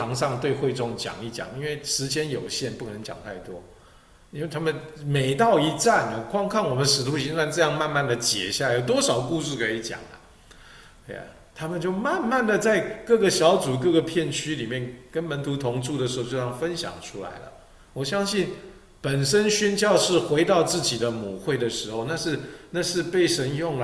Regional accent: China; 我相信也是因为我们中国人古代的哲学当中有天下为公的这个概念啊

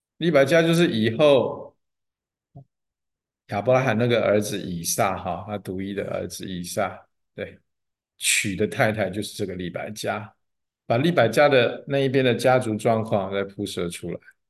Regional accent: Taiwan; 我是台湾的，南方讲叔公北方我不知道怎么讲。

